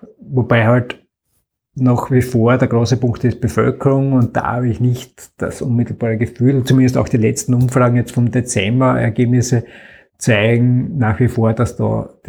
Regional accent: Austria; bei uns in Österreich ist durchaus einiges positiv weitergegangen.

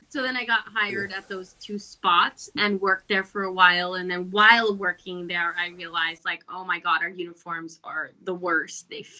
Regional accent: Los Angeles, California, United States; also born or lived in Glendale; I grew up in LA. I'm an Angeleno. I was born in Glendale. And I'm half Mexican, half English.

